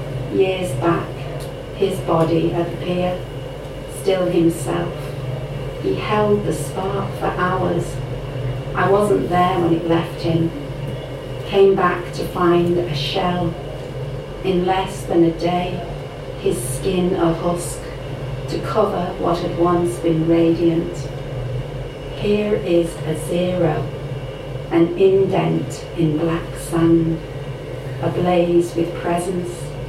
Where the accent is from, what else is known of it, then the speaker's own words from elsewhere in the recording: Milazzo, Sicily, Italy; It's in the place where I was staying, my hometown, which is called Milazzo.